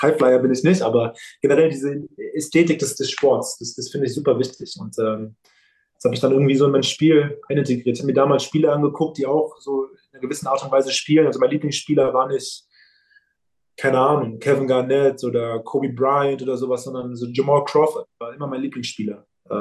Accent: Berlin, Germany; Ich bin groß geworden in Charlottenburg in Berlin. Genau, genau, Charlottenburg, also praktisch sehr zentral, sehr, sehr städtlich, also in der Nähe des Kudamms.

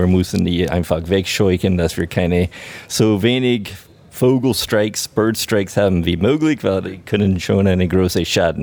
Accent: United States; German is a second language; now in Germany; Ja, ich bin ursprünglich aus den USA, wohne in Deutschland seit über 20 Jahren jetzt in Allgäu-Region seit 2012.

